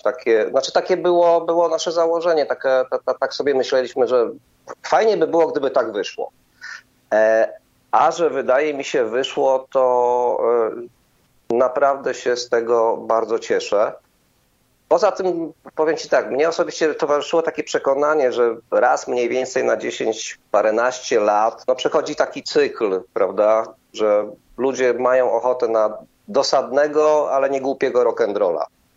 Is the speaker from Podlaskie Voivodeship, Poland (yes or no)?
no; Bielsko-Biała, Silesian Voivodeship, Poland; Pochodzimy z Bielska, to jest z Bielska Białej, w tym sensie, że wszyscy jesteśmy trochę związani z tym miastem, chociaż życie nas rzuciło w różne strony Polski.